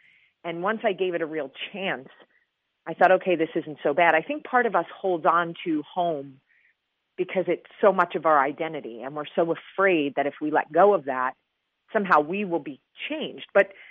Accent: New Jersey, United States; I think there is something so innate in us when we come from Jersey.

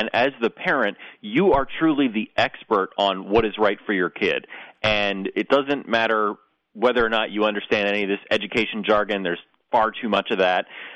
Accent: New Jersey, United States; In fact, I grew up in New Jersey and went to traditional public schools my entire education.

